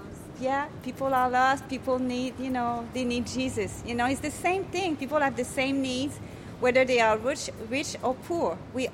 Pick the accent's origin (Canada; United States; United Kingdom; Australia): Canada; We're from Canada.